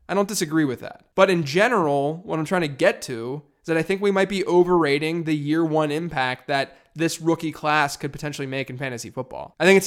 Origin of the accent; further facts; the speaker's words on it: Pittsburgh, Pennsylvania, United States; And of course, since we're both from Pittsburgh, we had to talk a little bit about the Penguins.